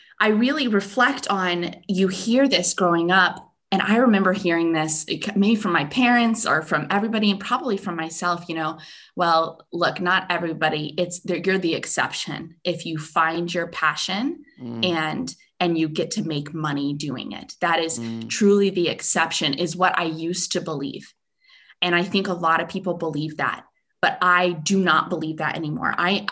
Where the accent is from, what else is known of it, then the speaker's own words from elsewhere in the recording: United States; now in Netherlands; And I am an American girl living in the Netherlands. I married a Dutch man and currently living in Southern Holland.